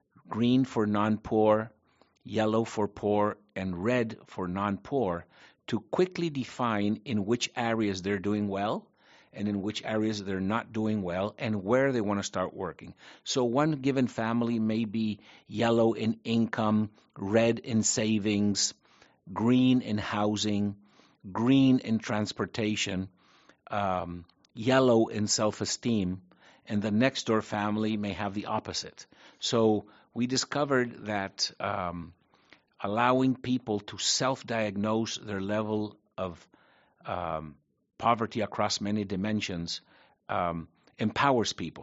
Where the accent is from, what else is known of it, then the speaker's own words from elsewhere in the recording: Paraguay; I'm born and raised in Paraguay. I come from a Spanish Latin American family, and British. That's why